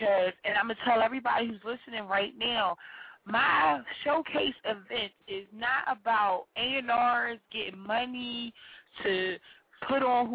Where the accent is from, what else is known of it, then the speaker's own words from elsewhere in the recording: Philadelphia, Pennsylvania, United States; I'm from Philly, and I'm gonna be 100.